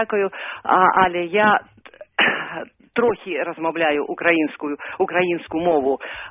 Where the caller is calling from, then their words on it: Chelyabinsk, Chelyabinsk Oblast, Russia; Мій дзвінок з Уралу.